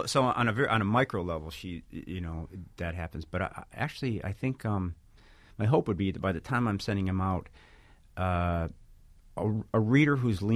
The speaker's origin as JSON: {"language": "English", "town": "Chicago", "region": "Illinois", "country": "United States", "tie": "born or raised there", "said": "I was raised Catholic in Chicago and in the 60s."}